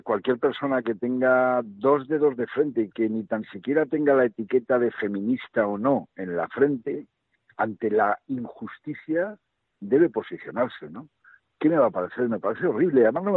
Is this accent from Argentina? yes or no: no; Spain